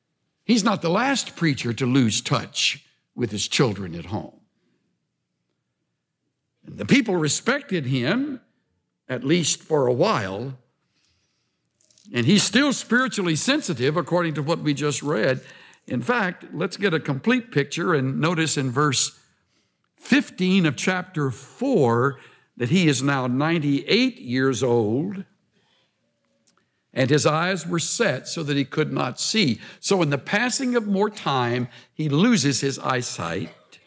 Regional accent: El Campo, Texas, United States; my hometown of El Campo down in South Texas

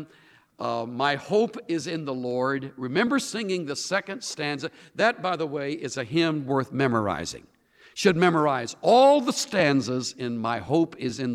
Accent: the South, United States; I was raised in the South where that expression is very common

